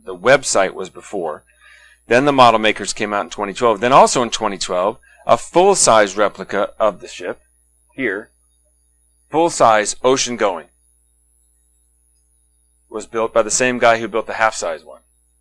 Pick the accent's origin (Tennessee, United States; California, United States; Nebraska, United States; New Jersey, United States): Tennessee, United States; Nashville; I'm from Nashville. That's where I live at the moment.